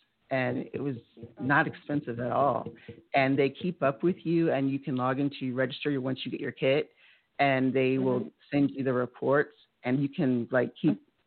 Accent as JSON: {"language": "English", "town": "New Orleans", "region": "Louisiana", "country": "United States", "also_born_or_lived": "San Antonio", "said": "I grew up in San Antonio. So cool. I'm from New Orleans, but we lived in San Antonio for 20 years."}